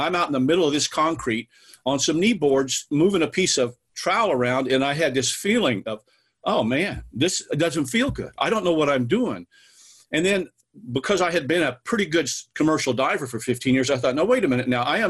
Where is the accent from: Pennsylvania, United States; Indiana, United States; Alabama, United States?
Indiana, United States; And by the way, I was raised up in Indiana doing construction work, but as a kid.